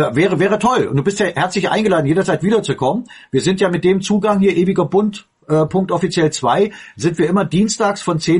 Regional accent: East Germany, Germany; ich bin auch in der DDR groß geworden

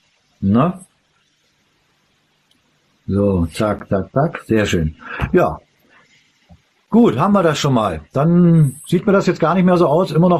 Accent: Bavaria, Germany; Und leider bin ich aus Oberbayern.

